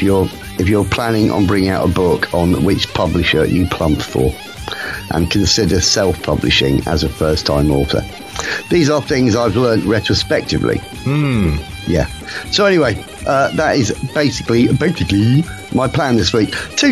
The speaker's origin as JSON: {"language": "English", "town": "Scunthorpe", "region": "Yorkshire and the Humber", "country": "United Kingdom", "tie": "born there", "said": "I was born in Lincolnshire. I was technically born in South Humberside."}